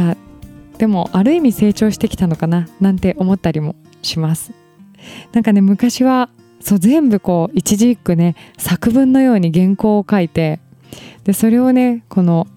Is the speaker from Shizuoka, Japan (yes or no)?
yes; Hamamatsu, Shizuoka, Japan; 地元浜松のなんか映画祭コンペ用のなんかね30分ほどの作品をまあ作ってる方がいて